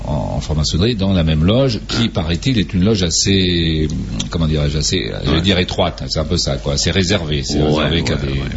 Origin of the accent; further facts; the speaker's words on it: Madagascar; on vient de Madagascar